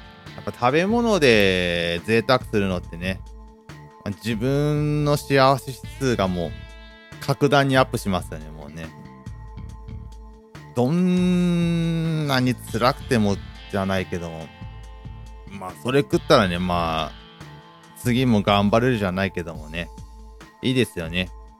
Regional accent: Ibaraki, Japan; 地元が茨城ってことなんですけども、この豆田さんが食いついてくれたんですけども、豆田さんも僕も守谷に住んでました

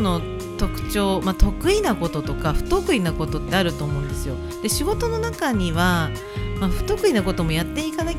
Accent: Ueda, Nagano, Japan; 私がね、長野県上田市出身だからっていうわけではなくて

